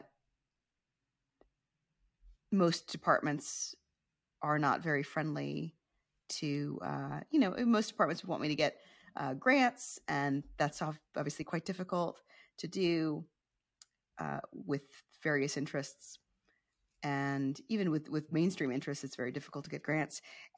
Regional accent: Roswell, Georgia, United States; So I grew up in Marietta, Roswell, Georgia.

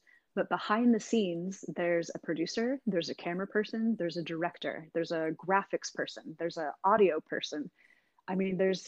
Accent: Washington, United States; moved away as an adult; I'm from Washington State originally, but I had some jobs that took me to Raleigh, North Carolina, or New York City.

